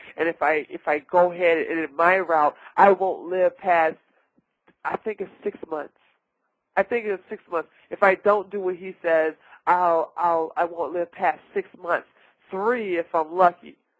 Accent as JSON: {"language": "English", "town": "Washington", "region": "District of Columbia", "country": "United States", "tie": "born or raised there", "said": "my family comes from the country, even though I was born and raised in Washington, D.C., my roots are down here in Georgia as well as North Carolina"}